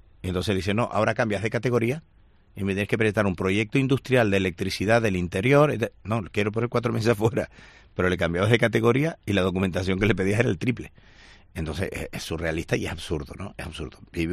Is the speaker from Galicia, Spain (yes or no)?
no; Canary Islands, Spain; A mí siempre me han dicho, y ojo, que no se me lo tomen a mal, que es más canario que las papas bonitas, a mí siempre me han dicho que yo no soy canario